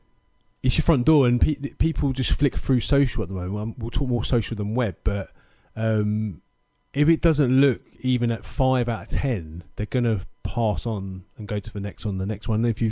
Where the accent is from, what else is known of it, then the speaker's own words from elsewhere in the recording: Scotland, United Kingdom; I always see myself as Scottish. So, you know, we're a different breed anyway.